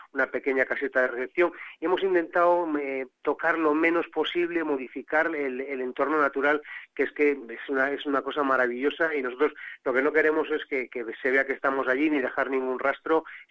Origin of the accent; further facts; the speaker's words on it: Cantabria, Spain; yo vengo de Cantabria, y ahí hay un pueblo, Saro, en la zona de los Valles Pasiegos